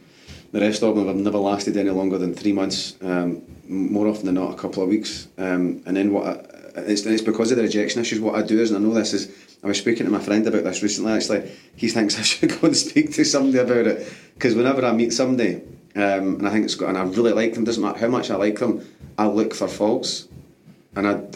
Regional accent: London, United Kingdom; accent: London; just because I had a London accent.

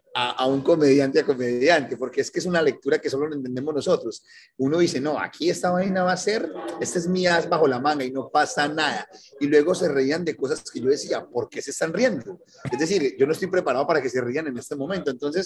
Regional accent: Medellín, Antioquia, Colombia; now in Miami, United States; nosotros los colombianos somos muy palabrosos y sobre todo de donde vengo yo, de Medellín, tenemos todo el tiempo, eso hace parte de nuestro léxico.

